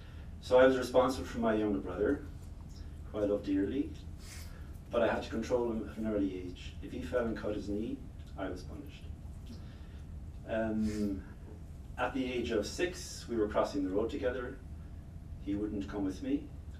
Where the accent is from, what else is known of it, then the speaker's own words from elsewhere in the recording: Ireland; So I'm not that old. So I was born in 1953 in Ireland.